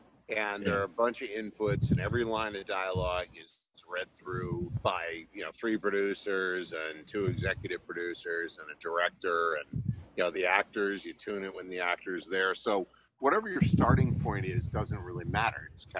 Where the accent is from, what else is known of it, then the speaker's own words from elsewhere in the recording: Chicago, Illinois, United States; I'm from Chicago, and the Bears were having a great season.